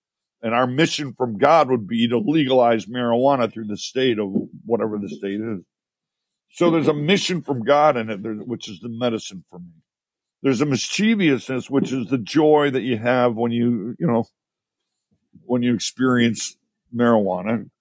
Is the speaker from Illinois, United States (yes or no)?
yes; Chicago, Illinois, United States; I'm from Chicago. I'm a meat eater, right?